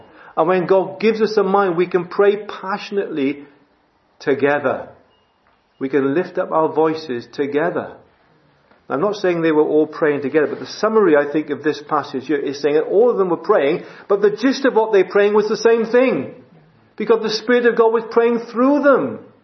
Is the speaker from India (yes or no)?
no; Wales, United Kingdom; Now, being a Welshman, I'm very passionate about certain things.